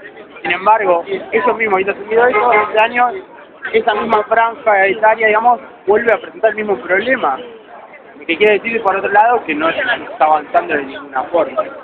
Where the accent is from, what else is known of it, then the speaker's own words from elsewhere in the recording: Buenos Aires, Argentina; soy de Villa Urquiza, soy docente